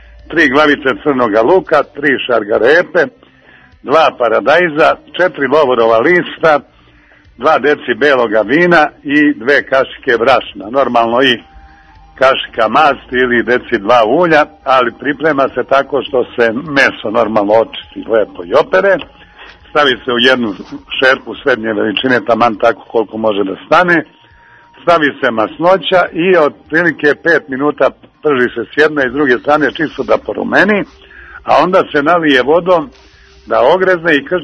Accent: Kosjerić, Zlatibor District, Serbia; ali odlazimo i mi iz Kosjerića

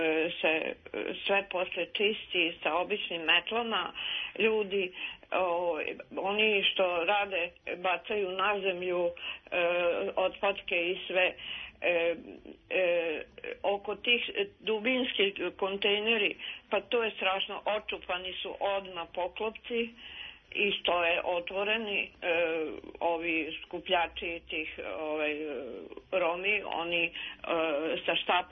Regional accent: Novi Sad, Vojvodina, Serbia; sam rođena u Novom Sadu, da tu živim tolke godine

